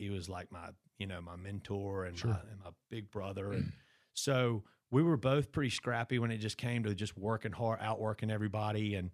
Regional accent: Brandon, Mississippi, United States; We grew up in Brandon, okay. Yeah, right outside of Jackson.

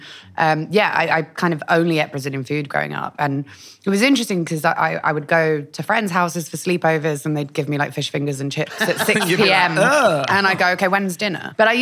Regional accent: London, United Kingdom; growing up in North London, the gangsters that I was most scared of were the women.

